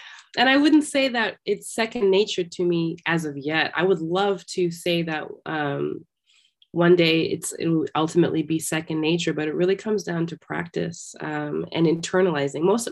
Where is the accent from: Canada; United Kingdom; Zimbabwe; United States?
Zimbabwe; So growing up in Zimbabwe, first and foremost, rhythmically, I mean, my desire and my passion for rhythm over anything was definitely inspired and born out of my time growing up in Zimbabwe